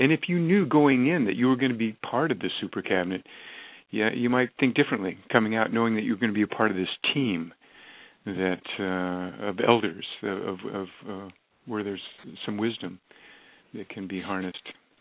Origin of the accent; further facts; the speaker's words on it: United States; a lot of us Americans obviously always look to the U.S. government, so forgive us for being too American-centric sometimes